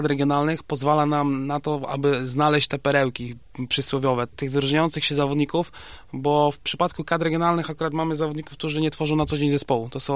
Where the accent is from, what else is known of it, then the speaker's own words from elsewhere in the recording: Opole, Opole Voivodeship, Poland; my jesteśmy z Opola